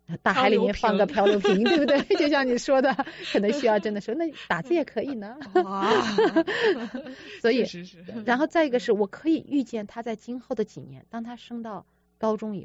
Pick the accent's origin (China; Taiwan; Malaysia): China; 所以我们中国人真的是非常非常聪明